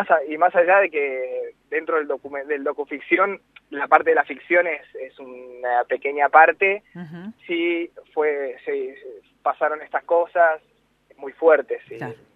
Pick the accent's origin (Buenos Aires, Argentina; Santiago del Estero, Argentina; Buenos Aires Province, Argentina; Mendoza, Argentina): Mendoza, Argentina; moved away; mi sueño era poder hacerlo en Mendoza, que me vean mis amigos, mi familia, y compartirlo con mi tierra, ¿no? Porque yo me fui de ahí por una cuestión laboral